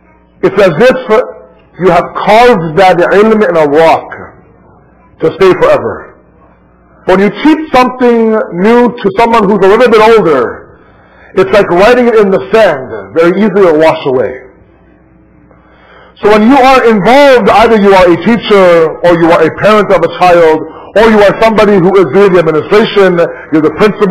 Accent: Canada; I know I'm Canadian, but what I'm speaking is English, inshallah.

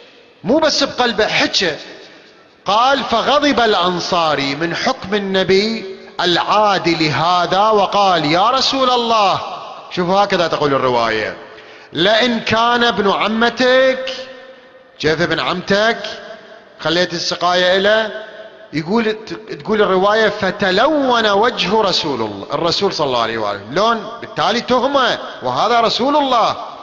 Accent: Iraq; واحنا عراقيين واحنا كواظمة واحنا كربلائية واحنا بصار

